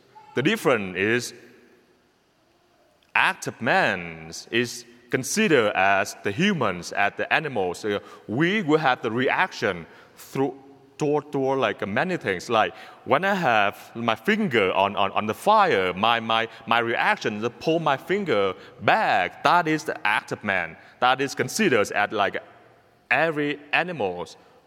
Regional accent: Vietnam; English is a second language; I'm from Vietnam. In my country, when you are Catholics, like, you are Catholics. You need to sacrifice as many things to be a Catholic. The government hates you. The communist people hate you.

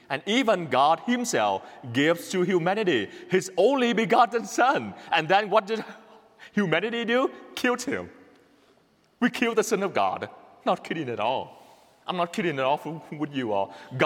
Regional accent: Vietnam; English is a second language; as from my country, from Vietnam. And you know that when I got here, I was struggling a lot with my accent.

